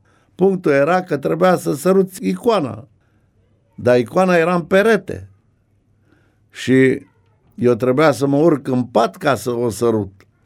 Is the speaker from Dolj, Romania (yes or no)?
yes; Dolj, Romania; Și de la satul meu până la Craiova era o distanță 7 km.